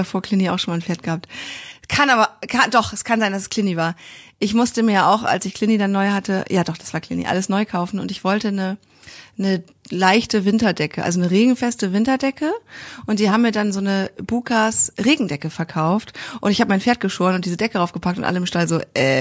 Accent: Kiel, Schleswig-Holstein, Germany; Ich komme ja auch aus Kiel, so wie Mira.

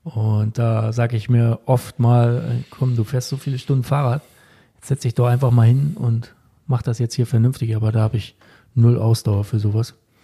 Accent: Kritzmow, Mecklenburg-Vorpommern, Germany; bei FSV Kritzmo, da wo ich herkomme

